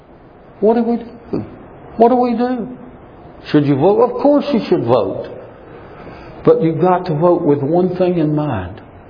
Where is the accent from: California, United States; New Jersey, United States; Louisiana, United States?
Louisiana, United States; Are you kidding me? I'm from Louisiana. At least I have been since 1975.